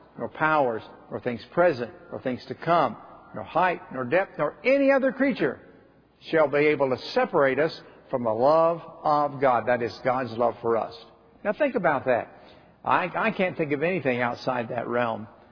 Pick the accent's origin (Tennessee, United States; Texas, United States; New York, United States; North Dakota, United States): Tennessee, United States; I grew up in Calvary Baptist Church up in East Tennessee.